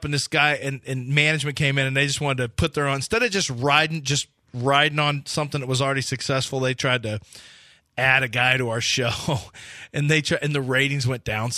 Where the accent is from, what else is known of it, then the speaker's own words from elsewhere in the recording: Richmond, Texas, United States; I didn't know even growing up in Richmond, Rosenberg.